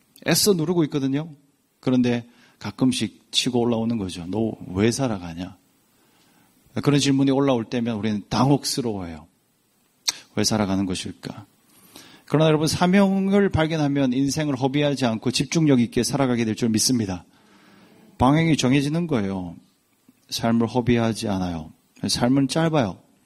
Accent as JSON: {"language": "Korean", "region": "Busan", "country": "South Korea", "lives_now": "Sydney, Australia", "said": "저는 부산 출신이에요. 부산의 용호동 나환저출 출신이에요."}